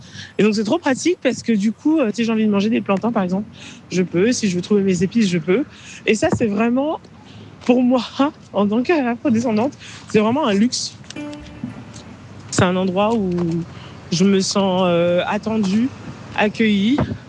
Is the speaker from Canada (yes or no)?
no; Blanc-Mesnil, Île-de-France, France; now in Paris, France; Quand j'étais petite, j'habitais à Blanc-Ménil.